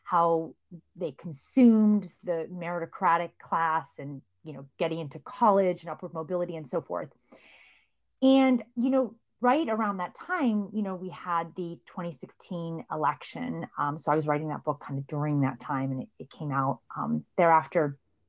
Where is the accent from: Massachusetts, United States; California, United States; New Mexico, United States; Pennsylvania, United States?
Pennsylvania, United States; also born or lived in West Virginia; I was born in West Virginia, and my parents are Irish immigrants, and that's where they landed. And we ended up in rural Pennsylvania after my mother finished her medical training.